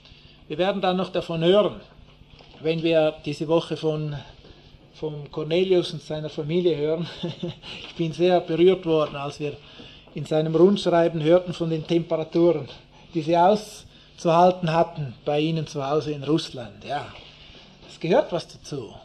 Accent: Switzerland; bei uns in der Schweiz

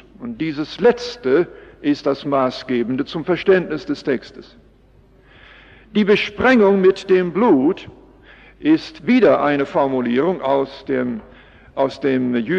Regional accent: Canada; German is a second language; now in Germany; Ich komme aus Kanada. Ich bin aber schon sehr lange hier und seit 1954 sind wir Bewohner Europas in verschiedenen Ländern, jetzt schon in dem dritten Land

